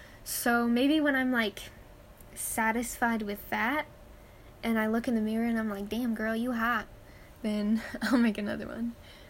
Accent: United States; I honestly prefer, like, American accents just because I'm American, too.

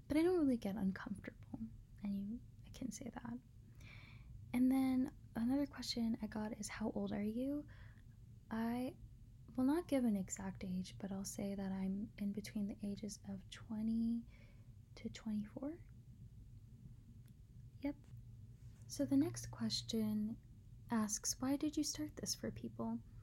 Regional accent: United States; I'm Asian American, born in Asia, but I was raised here in America.

